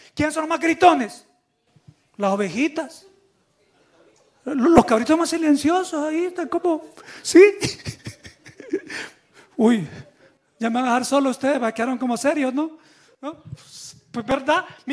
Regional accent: Volcán, San Salvador, El Salvador; born there; como por desde Volcán de San Salvador, que fue donde yo nací

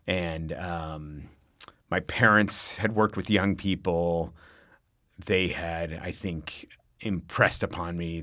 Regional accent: Seattle, Washington, United States; I think certainly when I was growing up in Seattle, you saw examples of homelessness

